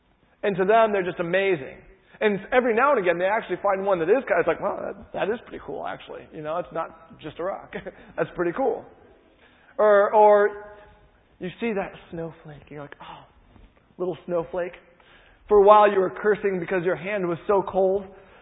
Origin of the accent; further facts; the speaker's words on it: Midwest, United States; I'm from the Midwest in the U.S., and we have these massive storms that barrel through, and they're awesome.